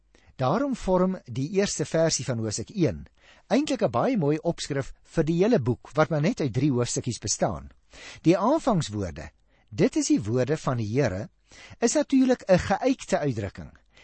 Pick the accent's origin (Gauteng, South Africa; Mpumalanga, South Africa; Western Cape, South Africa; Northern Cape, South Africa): Western Cape, South Africa; ek in die Boland groot geword het en daar kry mens mos nie regtig sprinkaanpla nie. Maar toe ek my eerste gemeente gekom het in Kroonstad, daar in Kroonenwil Noord